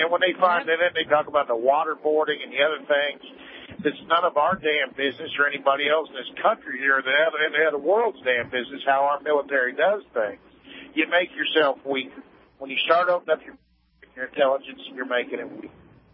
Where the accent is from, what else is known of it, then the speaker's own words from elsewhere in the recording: United States; cause I'm American, I'm proud to be American, and screw the rest of them